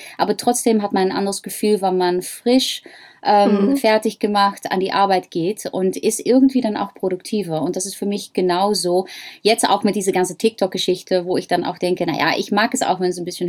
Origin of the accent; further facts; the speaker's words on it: Netherlands; accent: Dutch; German is a second language; weil ich habe ein holländisches Akzent